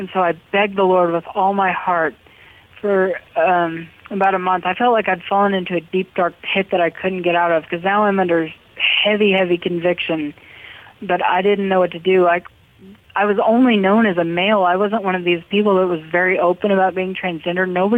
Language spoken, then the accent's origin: English; Oklahoma, United States; I didn't know he was the president of the university here in my hometown, Oklahoma Wesleyan University.